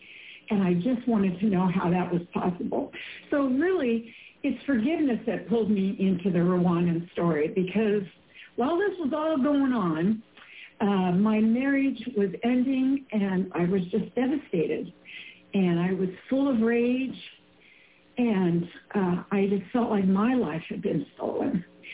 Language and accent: English; Nebraska, United States; accent: Midwestern twang; now in New Jersey, United States; I grew up in Nebraska, so you'll hear a little bit in Midwestern twang and points of view here. But I live in New Jersey now